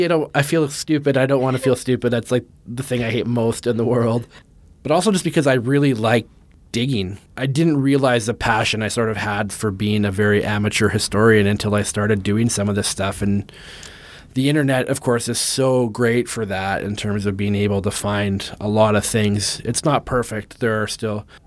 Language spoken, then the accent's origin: English; Canada; I mean, as a Canadian, it's hard to get away from hockey